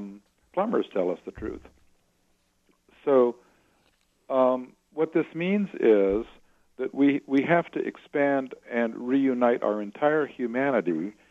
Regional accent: United States; now in Canada; First of all, I'm American. I happen to be living in Canada right now.

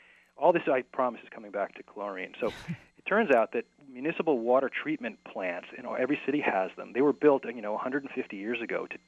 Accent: New York City, New York, United States; For example, I grew up in New York. New York City, you might think New York City couldn't possibly have clean water.

